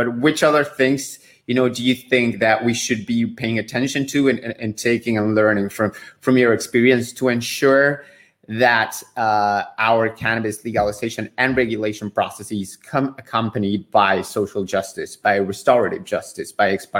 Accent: Argentina; I am from Argentina. I am in Argentina.

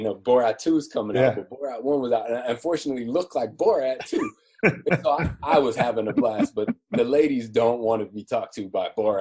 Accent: California, United States; So, you know, I'm a California guy, born and raised in California, and got accepted to Harvard

